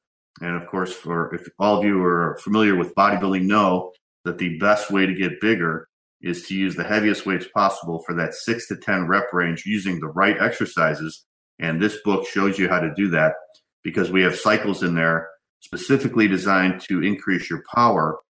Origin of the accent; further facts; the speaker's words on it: Chicago, Illinois, United States; who was a big idol of mine when I was growing up in Chicago